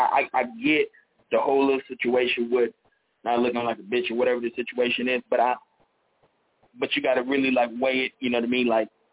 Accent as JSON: {"language": "English", "town": "Inglewood", "region": "California", "country": "United States", "tie": "born or raised there", "said": "I'm from Inglewood, man. I've been born and raised in Inglewood, went to Inglewood High School, Manchester and Crenshaw."}